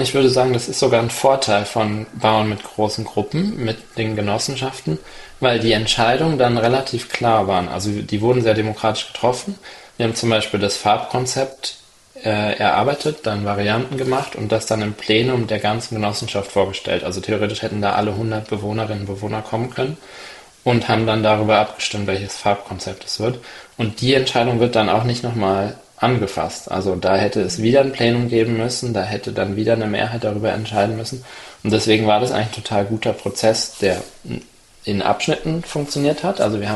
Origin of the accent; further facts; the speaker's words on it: Werder, Brandenburg, Germany; moved away as an adult; war ein Projekt in Werder, in meiner Heimatstadt, wo ich gewohnt habe, bevor ich nach Zürich gezogen bin zum Studieren.